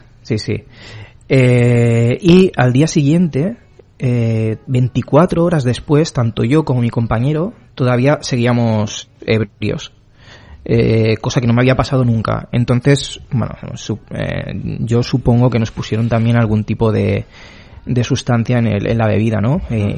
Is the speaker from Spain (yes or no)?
yes; Spain; ¿De dónde eres? ¿Soy de España?